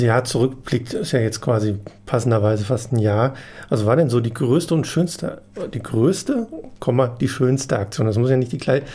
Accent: Marburg, Hesse, Germany; ich komme zwar aus Marburg

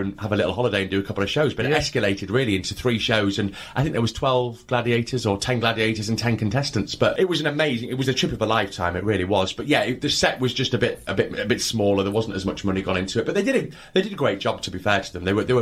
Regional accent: York, Yorkshire and the Humber, United Kingdom; You know, it doesn't matter where you go, everyone seems to know me from York.

